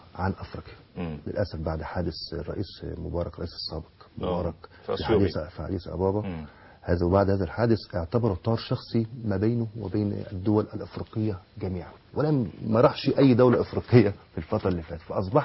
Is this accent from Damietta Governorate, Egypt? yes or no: no; Mansoura, Dakahlia, Egypt; احنا اصلا من المنصوره